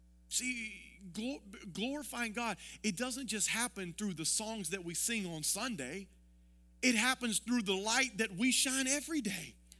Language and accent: English; the South, United States; born there; So I'm Christian because I was born in the South.